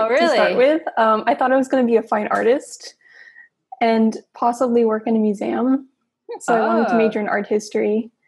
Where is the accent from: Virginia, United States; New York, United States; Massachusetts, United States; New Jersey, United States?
Massachusetts, United States; I grew up in Massachusetts near Boston.